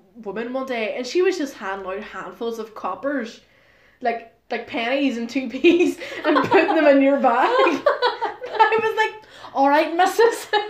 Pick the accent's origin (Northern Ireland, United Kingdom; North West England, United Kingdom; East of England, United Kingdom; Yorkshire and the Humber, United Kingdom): Northern Ireland, United Kingdom; Derry; But I'm from Derry, and we have the best fireworks of night.